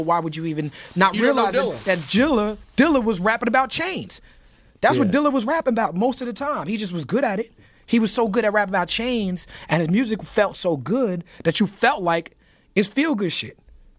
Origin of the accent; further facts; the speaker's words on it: New York, United States; the same nationalistic vibe that I came from growing up in New York in the East Coast in the 90s.